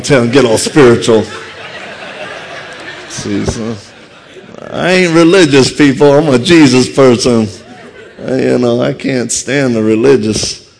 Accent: Louisiana, United States; And I'm originally from Louisiana, so if you detect an accent, I got one.

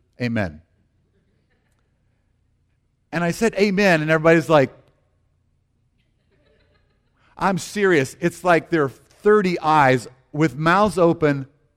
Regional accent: the South, United States; I grew up in the South, and so frequently people would say, if they were in a need

